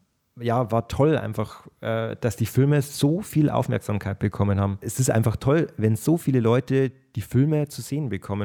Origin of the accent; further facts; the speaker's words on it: Passau, Bavaria, Germany; ich bin 28 Jahre alt und ich komme aus Passau